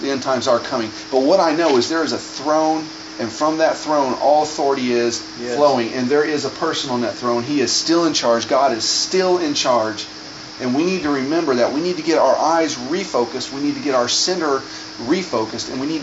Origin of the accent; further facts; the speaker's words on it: United States; It's a weird perspective because, I'm American.